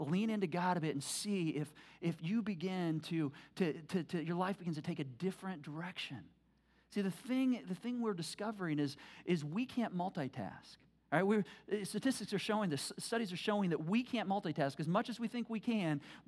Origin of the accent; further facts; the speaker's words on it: Michigan, United States; now in Indiana, United States; I grew up in Michigan, all right? I never heard the phrase wintry mix until I moved to Indiana.